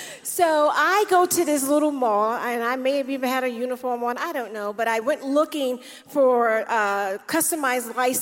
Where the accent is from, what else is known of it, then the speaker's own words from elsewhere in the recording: Jersey City, New Jersey, United States; I'm from Jersey City, New Jersey, and I've experienced racism in different ways, just being in a big city